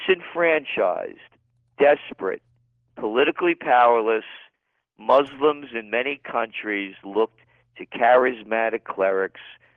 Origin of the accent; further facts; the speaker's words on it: New York City, New York, United States; being a New Yorker all my life, you know, watching this, it's quite strange to see the impact.